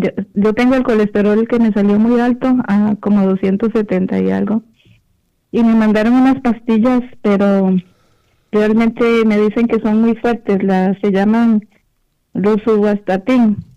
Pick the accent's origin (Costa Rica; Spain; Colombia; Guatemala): Costa Rica; now in United States; Yo vivo en Estados Unidos, pero soy de Costa Rica